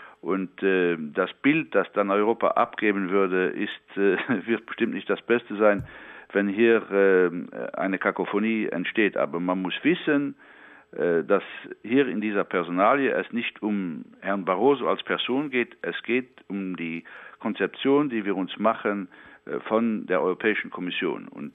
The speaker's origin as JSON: {"language": "German", "country": "Luxembourg", "said": "das steht mir nicht zu, als Luxemburger das zu tun."}